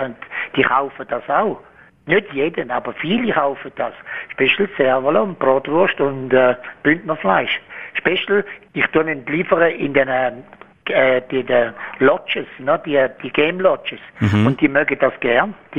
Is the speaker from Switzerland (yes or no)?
yes; Switzerland; now in South Africa; Ich bin nicht mehr, schon Schweizer, immer noch ein guter Schweizer, aber ich habe mich geändert.